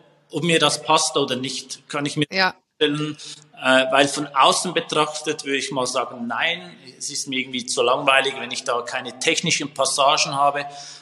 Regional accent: Switzerland; für mich als Schweizer noch relevant.

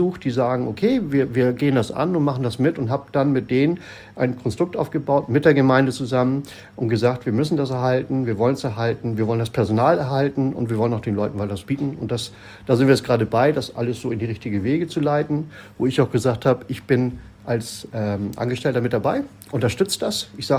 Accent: Nindorf, Germany; ich bin in Nindorf groß geworden

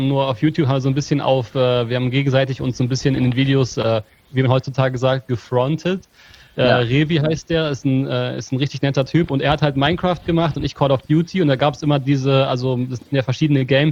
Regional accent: Hamelin, Lower Saxony, Germany; born there; ich bin in Hameln geboren.

